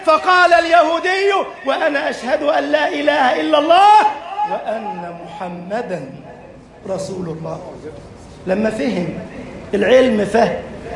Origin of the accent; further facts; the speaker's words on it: Egypt; كان رئيس القضاء في بلدنا مصر،